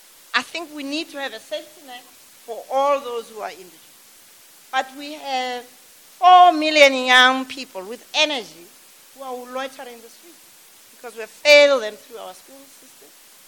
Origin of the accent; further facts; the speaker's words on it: South Africa; Here, we haven't yet taken ownership of being South African, finished and clear.